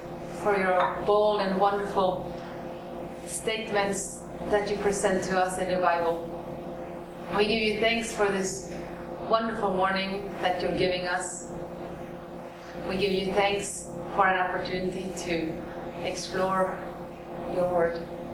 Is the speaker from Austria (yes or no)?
no; Norway; now in Idaho, United States; I'm a pastor in a small church up on the prairie in Idaho. I grew up in Norway